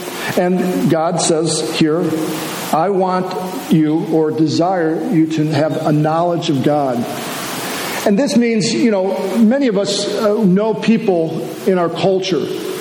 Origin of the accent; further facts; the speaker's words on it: Chicago, Illinois, United States; I'm from Chicago originally